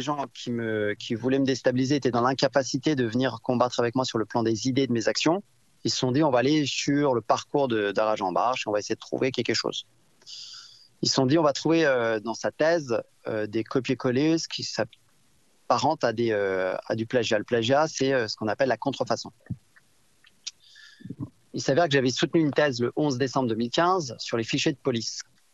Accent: Paris, Île-de-France, France; born there; je suis né pas très loin d'ici. Hein. Je suis né à la Salpêtrière, moi.

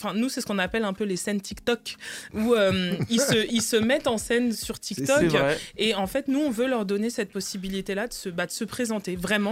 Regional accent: Martinique; moi, je suis martiniquaise dans les veines. Mais mon cœur est aussi guadeloupéen parce que mon beau-père est guadeloupéen et qui m'a élevé et que ça fait partie de moi.

